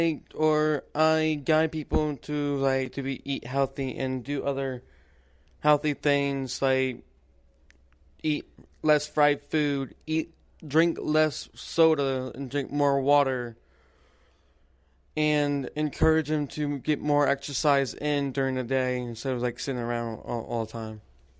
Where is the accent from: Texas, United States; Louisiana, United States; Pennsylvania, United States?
Louisiana, United States; I am from Louisiana.